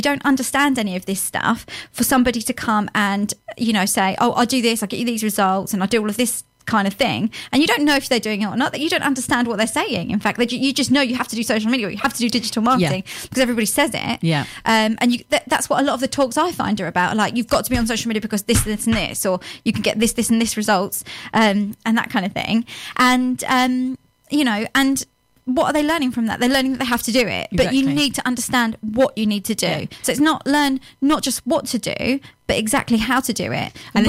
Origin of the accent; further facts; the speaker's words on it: South East England, United Kingdom; And I'm from Kent, so that's one of the reasons.